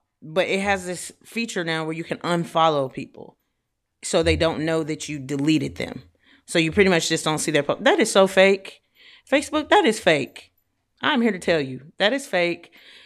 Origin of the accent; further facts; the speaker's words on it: Georgia, United States; also born or lived in Tennessee / Kentucky; now in Texas, United States; I'm from Georgia, went to high school in Georgia, I went to college in Tennessee, and lived a decent amount of my adult life in Kentucky. And now I currently live in Texas.